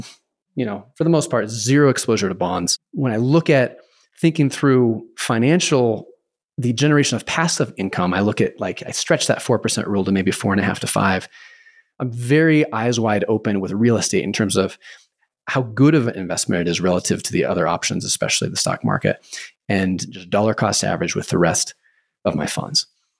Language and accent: English; Idaho, United States; I remember two things about our next door neighbors when I was growing up in Idaho.